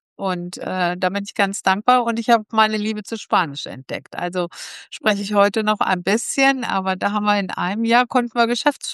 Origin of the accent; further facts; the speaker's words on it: Mönchengladbach, North Rhine-Westphalia, Germany; born there; now in Düsseldorf, Germany; Ja, aktuell lebe ich jetzt schon über 20 Jahre in Düsseldorf, bin geboren in Mönchengladbach, also nicht weit weg von zu Hause gekommen sozusagen, aber Düsseldorf ist meine Wahlheimat. Ich mag das Städtische, das Urbane, das ist so ein bisschen meine Welt.